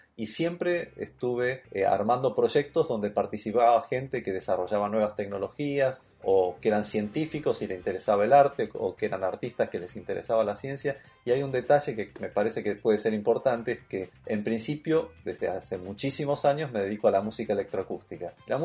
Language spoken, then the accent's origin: Spanish; Buenos Aires, Argentina; Yo nací en Buenos Aires y viví la mayor parte de mi vida en Argentina